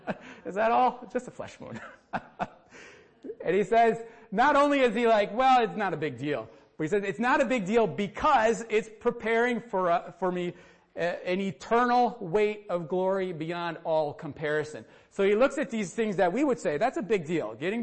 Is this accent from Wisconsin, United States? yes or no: yes; Wisconsin, United States; No, we're from Wisconsin. 45 is warm.